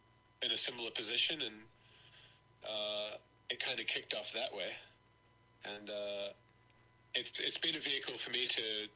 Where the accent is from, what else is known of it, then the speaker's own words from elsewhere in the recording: Whangarei, Northland, New Zealand; I think Whangarei is underrated. I mean, I'm probably biased because I'm from there